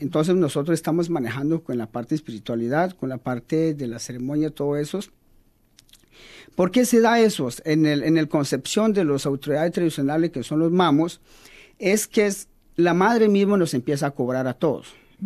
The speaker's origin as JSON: {"language": "Spanish", "region": "Magdalena", "country": "Colombia", "said": "nosotros venimos de la Sierra Nevada de Santa Marta, en los cuatro pueblos indígenas, que son los Kogi, Arhuacorsarios y Cancuamos."}